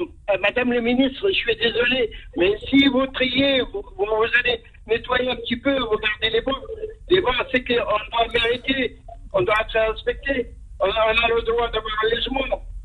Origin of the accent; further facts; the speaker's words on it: Tunisia; now in France; je suis tunisien, je suis étranger, je suis venu ici, j'ai toujours travaillé, j'ai trouvé ma place